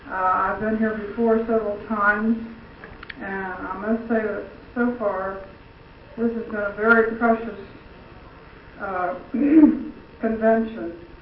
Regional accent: Cincinnati, Ohio, United States; from Cincinnati, Ohio

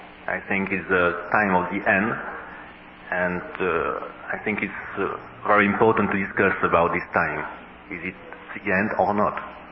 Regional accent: Île-de-France, France; English is a second language; now in Morlaix, France; I'm from Paris, near Paris, 30 kilometers from Paris.

